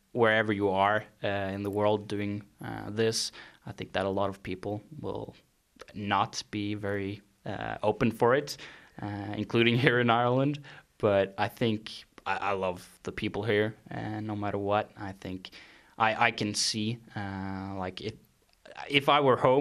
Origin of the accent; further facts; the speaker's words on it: Kristiansand, Agder, Norway; I'm from Norway, from a small place called Kristiansand.